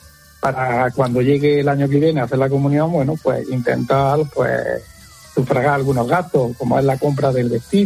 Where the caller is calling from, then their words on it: Jaén, Andalusia, Spain